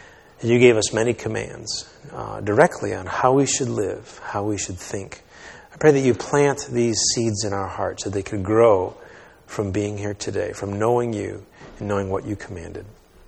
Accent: New England, United States; I was thinking, I grew up in New England, and we used to go to Vermont every so often.

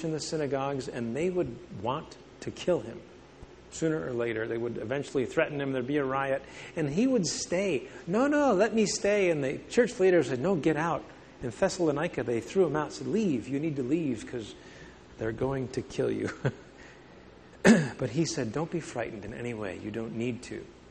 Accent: United States; I think of myself as an American. I think of myself as a person who's a resident of Illinois, DuPage County.

